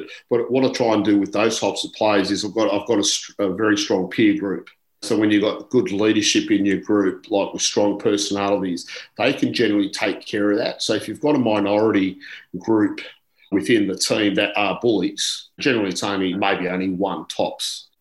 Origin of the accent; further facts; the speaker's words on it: Canberra, Australian Capital Territory, Australia; I grew up in Canberra. So ACT was a small pool.